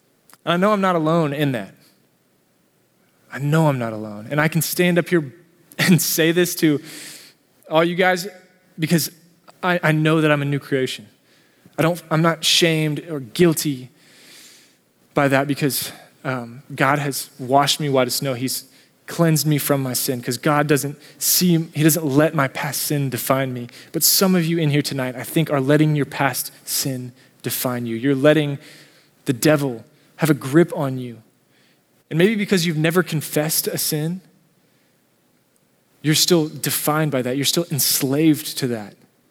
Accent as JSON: {"language": "English", "town": "Dallas", "region": "Texas", "country": "United States", "tie": "born or raised there", "said": "I'm a preacher's kid. I grew up here and in Dallas."}